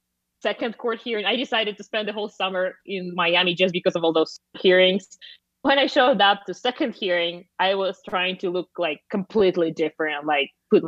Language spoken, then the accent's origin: English; Russia; Well, I'm from Russia.